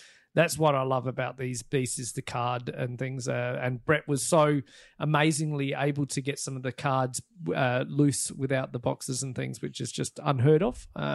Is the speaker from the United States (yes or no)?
no; Australia; me being a Aussie and a patriotic Australian animal fan